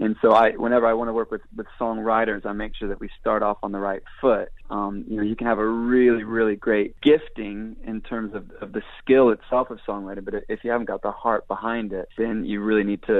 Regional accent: Israel; but I would say a lot of that was formed in those early days growing up in Israel. You know, that's where I started writing songs.

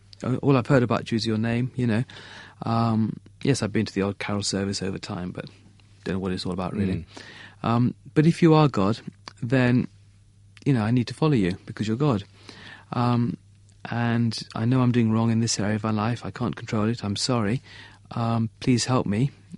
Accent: England, United Kingdom; So I grew up in England, went to school here.

